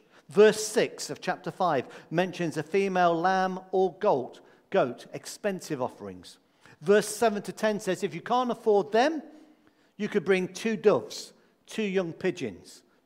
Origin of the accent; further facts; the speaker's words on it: Midlands, United Kingdom; Now, I grew up in the Midlands. I might still have a little bit of my accent. Most of it tends to have gone. When I go back home now, they call me a southerner, a southern softy.